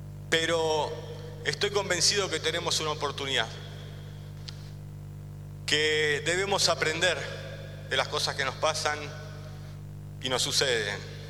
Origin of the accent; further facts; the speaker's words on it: Argentina; en el que como argentinos y argentinas nos habíamos acostumbrado a pasar varias crisis